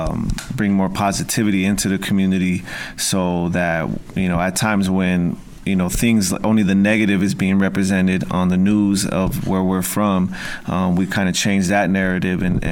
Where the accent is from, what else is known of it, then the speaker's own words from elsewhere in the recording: Pacoima, California, United States; So we're pretty much born and raised in Pacoima. Our family, we have like maybe, we're probably the second generation in Pacoima from our family. Most of our family came from Mexico. But we did grow up out here.